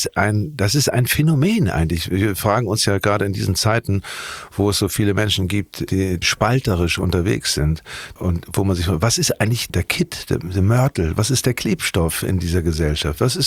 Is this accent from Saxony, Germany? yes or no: no; Hamburg, Germany; born or raised there